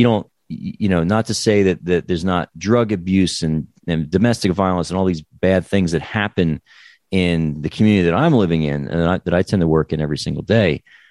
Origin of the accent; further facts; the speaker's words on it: New Jersey, United States; I mean, I grew up in New Jersey, and we went to New York in the 1980s and early 1990s.